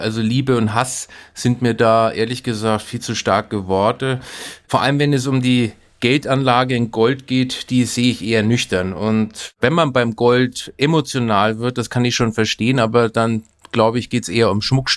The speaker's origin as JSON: {"language": "German", "town": "Nuremberg", "region": "Bavaria", "country": "Germany", "tie": "born or raised there", "said": "Ich bin ja in Nürnberg aufgewachsen"}